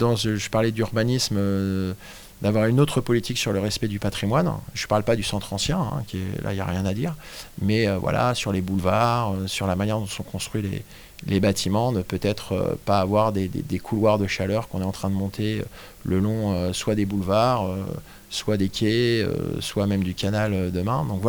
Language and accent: French; Rennes, Brittany, France; je suis rennais et donc breton et brétilien